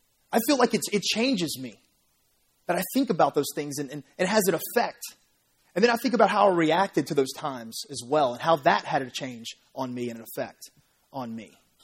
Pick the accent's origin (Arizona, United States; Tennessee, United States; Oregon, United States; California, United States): Tennessee, United States; Memphis; the different things about Memphis, the images, the symbols that I think about when I think about my hometown. Because, guys, I was born and raised here.